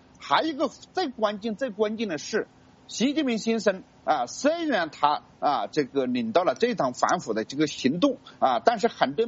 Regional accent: China; 其实我们中国人也没几个不是草根人物，对吧？

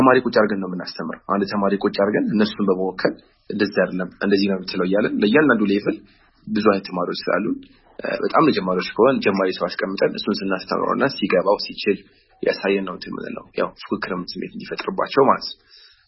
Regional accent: Addis Ababa, Ethiopia; አሁንም ተወልጄ ያደኩትኝ አዲስ አበባ ነው። ያደኩትኝ ወደ ጨርቆስ አካባቢ ነው።

